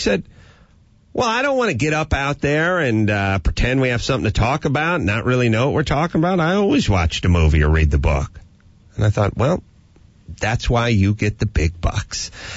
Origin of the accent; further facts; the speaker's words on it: Indiana, United States; born there; No, I'm not. I was born in Indiana.